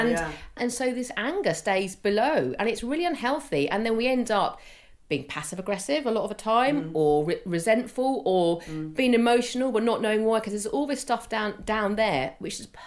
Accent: United Kingdom; And we're British, Josephine, and we have a great, you know, we are cynical and we are questioning

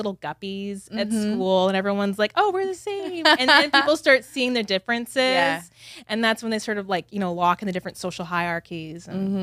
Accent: Vancouver, British Columbia, Canada; also born or lived in London, United Kingdom; So I was raised in Canada. So okay. I'm from Vancouver, Canada. So even though like, okay. So by birth, on my birth certificate, I'm English. Sometimes I feel like I forget because we came to Canada when I was like 3 months old.

